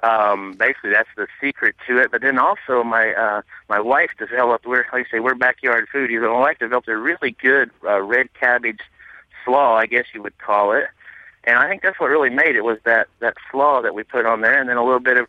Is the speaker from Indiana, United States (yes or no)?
yes; Vincennes, Indiana, United States; I did it in my hometown up in southwestern Indiana